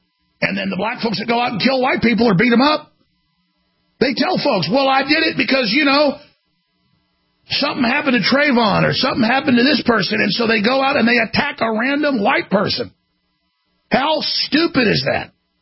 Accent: Dallas, Texas, United States; I grew up in Dallas. A lot of great black folks, too.

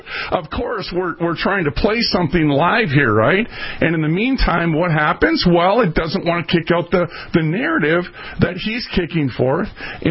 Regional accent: Minneapolis, Minnesota, United States; I'm from North Minneapolis.

